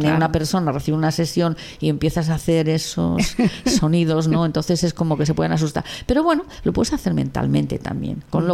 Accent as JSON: {"language": "Spanish", "country": "Spain", "first_language": "Catalan", "second_language": "Spanish", "said": "yo el primero lo hice en castellano, uh-huh, y traducirlo al catalán, que sí que es mi lengua materna, me costó lo suyo."}